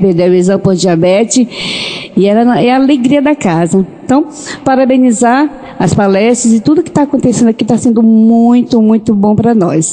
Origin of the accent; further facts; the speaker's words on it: Manaus, Amazonas, Brazil; Eu sou lá de Manaus e a nossa realidade é muito diferente.